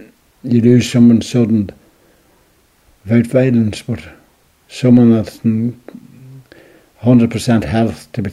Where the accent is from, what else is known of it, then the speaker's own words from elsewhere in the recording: Northern Ireland, United Kingdom; I'd class myself as British, just that's all.